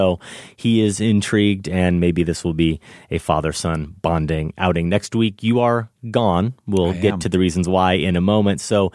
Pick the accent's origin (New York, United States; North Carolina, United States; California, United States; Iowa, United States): Iowa, United States; I'm from Central Iowa.